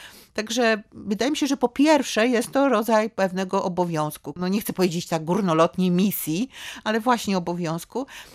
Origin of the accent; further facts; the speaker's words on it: Pomeranian Voivodeship, Poland; Czuję się, zawsze mówię, że jestem z Trójmiasta, jestem z Pomorza Gdańskiego, czuję się z Pomorza.